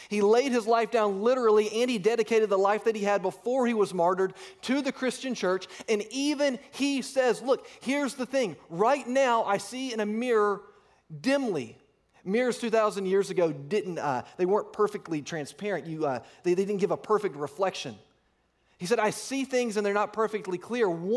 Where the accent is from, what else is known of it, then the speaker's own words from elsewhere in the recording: Georgia, United States; also born or lived in Virginia; I grew up in Georgia and Virginia. Both of my parents grew up in small towns in Georgia.